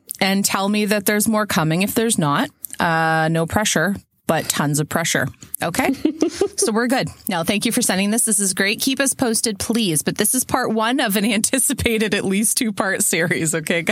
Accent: Canada; It's just I'm Canadian, so I automatically auto-corrected my brain to Regina, Saskatchewan.

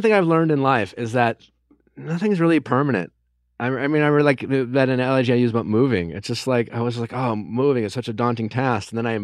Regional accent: Milwaukee, Wisconsin, United States; I mean, I have 10 siblings, and I didn't move out of Milwaukee. Well, I grew up in Milwaukee, right? And I always felt like, and I loved Milwaukee. It's still home to me.

